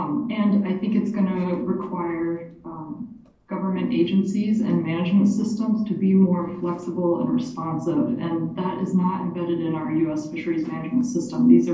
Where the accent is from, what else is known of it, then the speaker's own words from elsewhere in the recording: Florida, United States; I'm from Florida, like Jamie, and I report for TC Palm